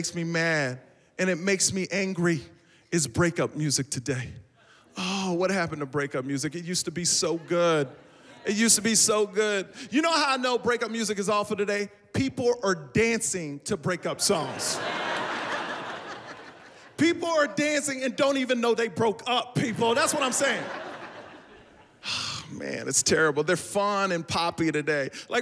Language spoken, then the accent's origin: English; Houston, Texas, United States; I was born and raised in Houston, Texas. Yeah. I went to an all-white school in Houston, Texas.